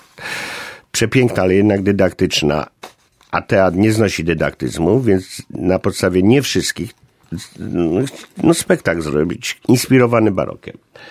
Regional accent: Silesian Voivodeship, Poland; accent: Cieszyn Silesian dialect; ja pochodzę z rejonu, gdzie właśnie mówi się gwarą ze Śląska Cieszyńskiego, i to w tej gwarze, gdzie się zachowały właśnie te formy staropolskie.

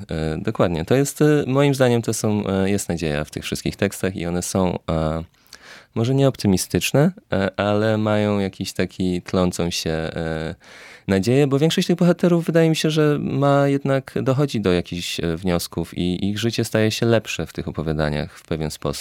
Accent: Brzeg Dolny, Lower Silesian Voivodeship, Poland; also born or lived in Wrocław; ja jestem na przykład z Wrocławia, jestem z brzegu dolnego pod Wrocławiem, ale we Wrocławiu też spędziłem dużo czasu

